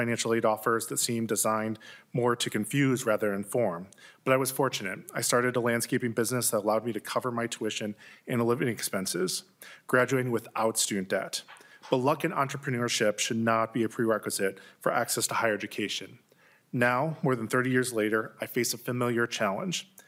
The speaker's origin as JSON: {"language": "English", "town": "Lake Elmo", "region": "Minnesota", "country": "United States", "tie": "born or raised there", "said": "Growing up in Lake Elmo, Minnesota, I learned early on that higher education was often seen as a privilege rather than a right."}